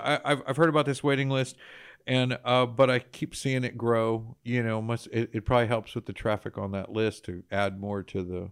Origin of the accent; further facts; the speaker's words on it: Texas, United States; And sometimes we get so soaked in being a Texan, we don't realize it, right?